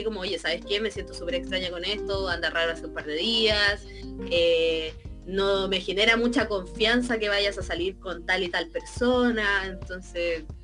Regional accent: Mexico; soy mexicano y no entiendo modismos chilenos.

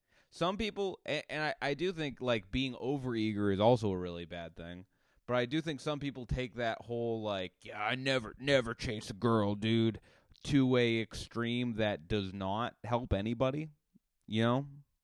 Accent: Massachusetts, United States; I've grown up around many a Karen. I mean, I come from Cape Cod, Massachusetts.

